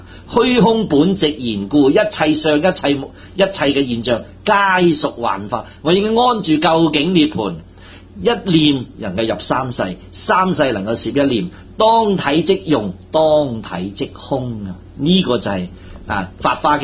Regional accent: China; 这些我们中国人的易经易了这四样东西

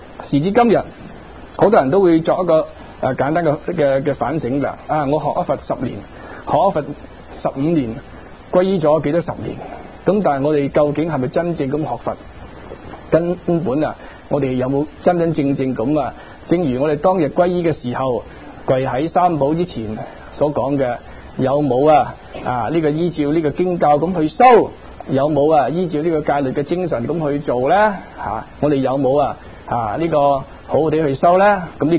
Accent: Guangdong, China; 其实有一句俗语，我们广东人不妨以俗语去讲

